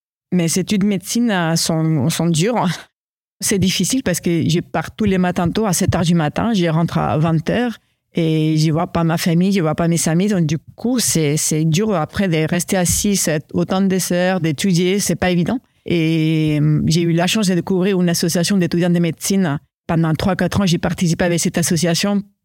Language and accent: French; Madrid, Community of Madrid, Spain; moved away as an adult; j'ai 43 ans et je suis née à Madrid, en Espagne. Donc, du coup, j'ai grandi jusqu'à mes 29 ans à Madrid.